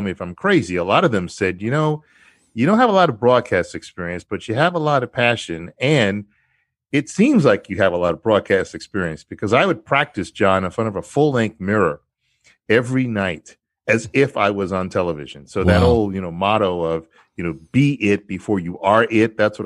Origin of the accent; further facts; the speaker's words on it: New York, United States; now in Houston, United States; I moved to Houston, Texas, after living on the East Coast and growing up in New York in the mid-80s, right after Challenger, actually.